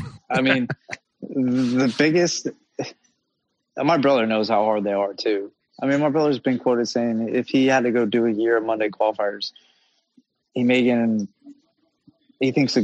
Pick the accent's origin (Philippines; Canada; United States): United States; I never realized how lucky I was growing up in America.